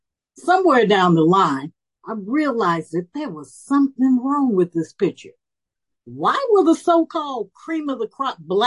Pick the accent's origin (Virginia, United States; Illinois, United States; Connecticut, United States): Illinois, United States; Chicago; Almost always, when I tell other than Black people in Madison that I was from Chicago, they seem surprised that I've never been in a game.